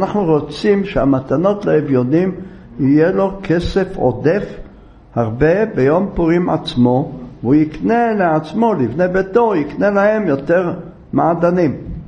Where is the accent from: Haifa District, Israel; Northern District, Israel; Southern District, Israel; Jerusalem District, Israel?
Jerusalem District, Israel; Jerusalem; למשל אנחנו ירושלמים, צריך לתת בירושלים